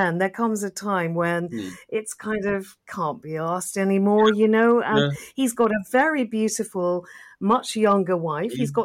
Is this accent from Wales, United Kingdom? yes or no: yes; Wales, United Kingdom; My parents used to sing that as well, but I thought it was because we are a Welsh family.